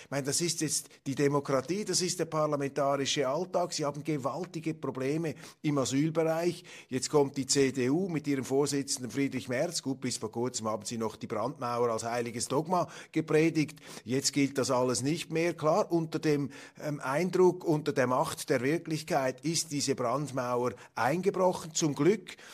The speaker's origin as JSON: {"language": "German", "country": "Switzerland", "said": "wir sind ja als Schweizer nicht ganz unstolz, denn auch wir haben unseren Beitrag geleistet."}